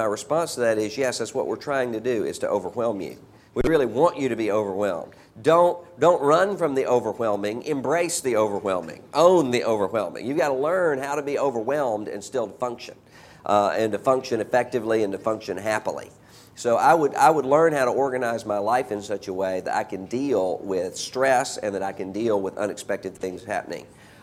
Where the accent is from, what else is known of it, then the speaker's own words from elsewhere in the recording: Biloxi, Mississippi, United States; And in my hometown, Biloxi, Mississippi, I can see things starting to rebuild and starting to come back.